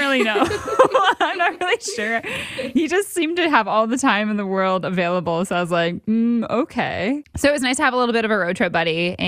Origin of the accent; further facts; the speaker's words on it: Ontario, Canada; moved away; and I was moving out here to the East Coast, and I'm originally from Ontario.